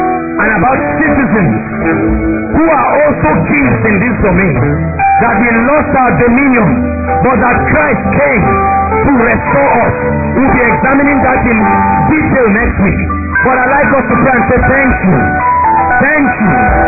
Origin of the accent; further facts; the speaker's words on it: Nigeria; You better be proud of being a Nigerian. We are in prophecy and we are coming.